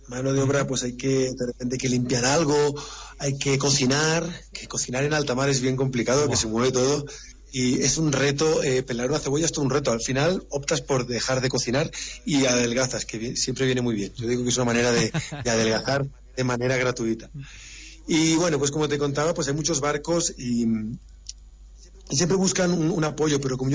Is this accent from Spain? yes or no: yes; Palma, Balearic Islands, Spain; yo soy mallorquín, nací en la ciudad de Palma de Mallorca y bueno, vivo muy cerca del mar, ¿no? Pero claro, mis padres son de la península, ¿no?